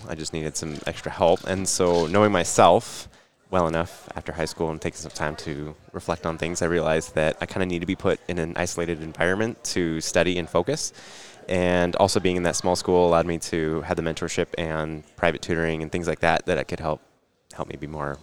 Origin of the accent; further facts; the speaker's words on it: Santa Rosa, California, United States; Originally from California, from Santa Rosa, California.